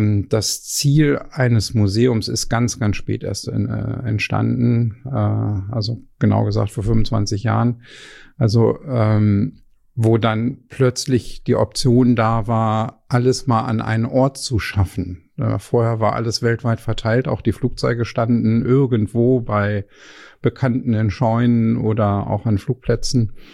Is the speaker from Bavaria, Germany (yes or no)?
no; Braunschweig, Lower Saxony, Germany; born there; Ich bin in Braunschweig geboren und mein Großvater war Fluglehrer in Braunschweig.